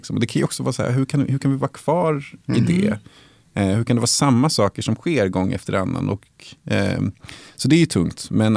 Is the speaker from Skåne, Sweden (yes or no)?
no; Uppsala, Uppsala County, Sweden; så jag är uppvuxen i Uppsala i ett område och var den enda som var från det området i Uppsala